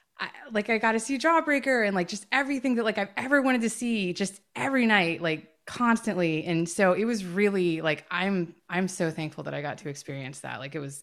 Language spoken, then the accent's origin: English; Durham, North Carolina, United States; So I grew up in the Durham, Chapel Hill, North Carolina area.